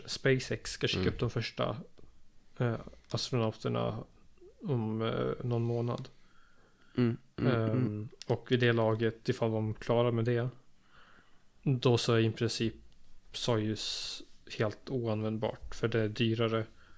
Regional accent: Sweden; som svensk som redan kan engelska, så skulle jag väl säga de viktigaste språken att lära sig

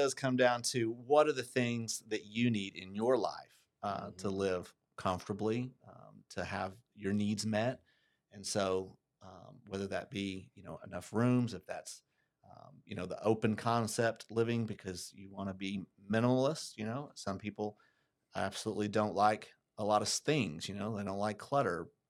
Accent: Guthrie, Oklahoma, United States; Guthrie's my hometown, so I wanted to give it an opportunity to shine and be seen. And I'm just partial to Guthrie.

